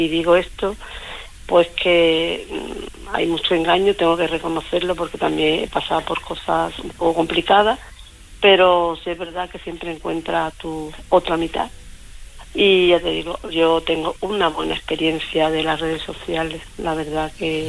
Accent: Huelva, Andalusia, Spain; now in Cádiz, Spain; Yo soy de Huelva, Álvaro, y me tuve que trasladar aquí a Cádiz, y estoy viviendo en Cádiz con él

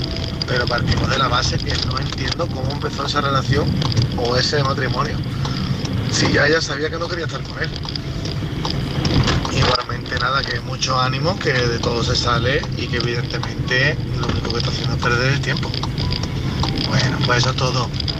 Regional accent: Málaga, Andalusia, Spain; de Málaga

